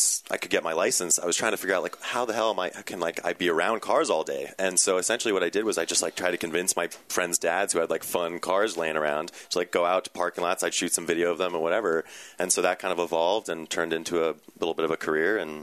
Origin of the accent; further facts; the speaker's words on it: New Jersey, United States; I'm from New Jersey, and I don't have an accent.